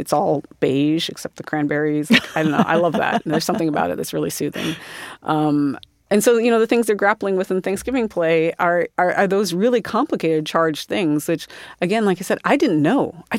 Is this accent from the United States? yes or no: yes; South Dakota, United States; You know, I grew up in South Dakota, so harvest was very much at the forefront of that.